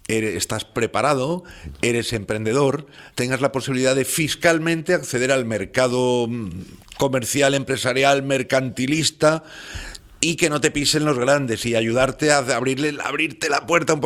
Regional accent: Spain; luego resulta que para equiparar ciertos servicios europeos seguimos siendo españoles.

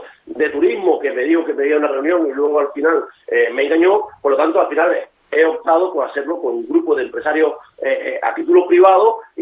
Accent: Canary Islands, Spain; Soy un empresario canario

